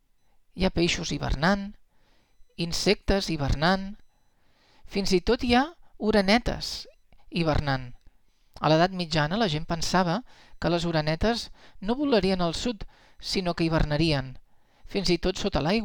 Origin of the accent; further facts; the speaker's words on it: Belgium; i també a Bèlgica, d'on sóc jo